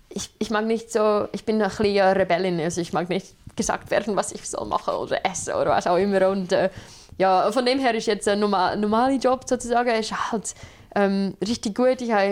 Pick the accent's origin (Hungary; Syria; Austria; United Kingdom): United Kingdom; England; dass ich in England aufgewachsen bin